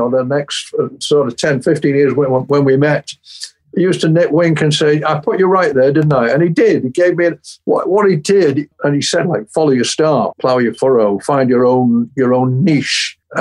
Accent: St Helens, North West England, United Kingdom; I was brought up in St Helens, and the people Liverpool Scousers call people from St Helens, which were they call us Woollybacks." Because they reckon that we live in the fields with the sheep.

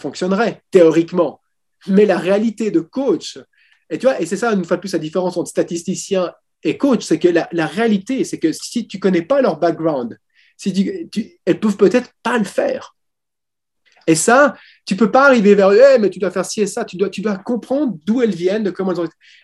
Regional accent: Switzerland; vu que je suis suisse

